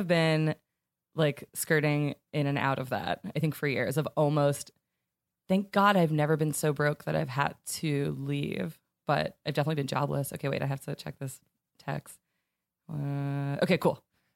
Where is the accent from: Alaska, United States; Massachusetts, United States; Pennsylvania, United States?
Pennsylvania, United States; I was in Pennsylvania. I grew up in near Pittsburgh and went to Penn State and stayed at Penn State for the year after I graduated